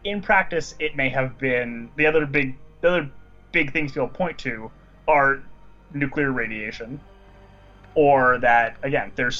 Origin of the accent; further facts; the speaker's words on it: Canada; I'm a Canadian, so I'm not an American